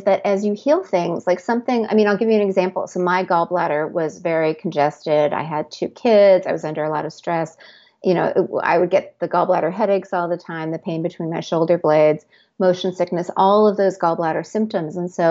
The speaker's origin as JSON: {"language": "English", "town": "Seattle", "region": "Washington", "country": "United States", "tie": "born or raised there", "also_born_or_lived": "New York", "said": "I grew up in Seattle, which is apple country. And then I lived in New York, which is also apple country."}